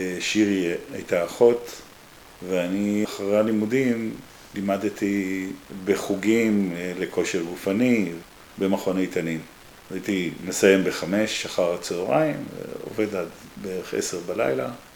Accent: Ramat HaSharon, Tel Aviv District, Israel; גדלתי ברמת השרון.

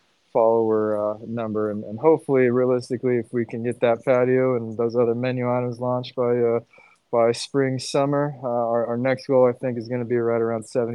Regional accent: California, United States; Yeah, I got to do our part as a Californian, go support these San Francisco restaurants.

